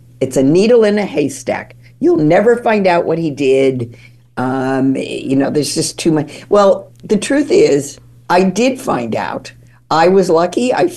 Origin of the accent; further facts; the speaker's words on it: California, United States; I had to find out about Illinois, which, because I grew up in California, I didn't know as much about.